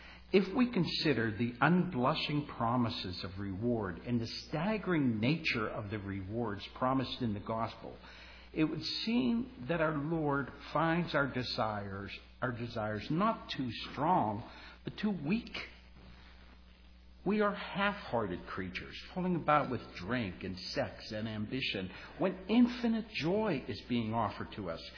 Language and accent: English; Pittsburgh, Pennsylvania, United States; I'm born and bred in Pittsburgh, but I'm a foreigner here.